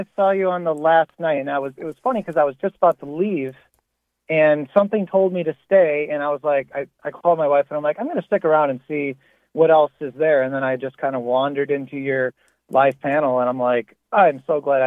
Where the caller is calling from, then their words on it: Union Grove, Wisconsin, United States; Southern. So, a little town called Union Grove.